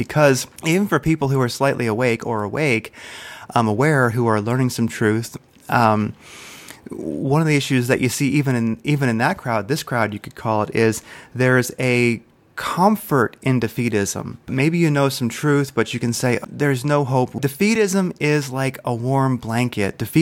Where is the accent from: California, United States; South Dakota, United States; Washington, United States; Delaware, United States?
Delaware, United States; Wilmington; I'm from the East too. I'm from Wilmington, Delaware originally. And, you know, that is extremely working class.